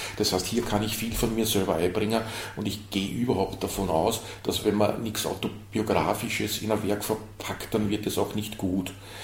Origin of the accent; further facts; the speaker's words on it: Ibergassing, Lower Austria, Austria; meine Heimatgemeinde in Ibergassing in Niederösterreich